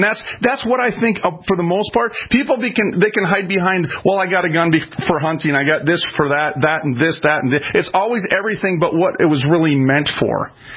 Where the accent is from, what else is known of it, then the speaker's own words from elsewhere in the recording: Minneapolis, Minnesota, United States; I was raised in North Minneapolis.